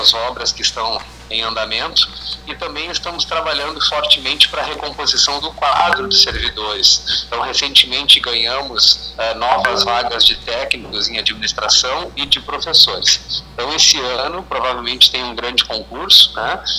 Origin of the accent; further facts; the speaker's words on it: Uruguaiana, Rio Grande do Sul, Brazil; Eu, curiosamente, sou de Uruguaiana, né, e também estou lotado, né, no campus Uruguaiana como professor. Agora, então, estou indo morar em Bagé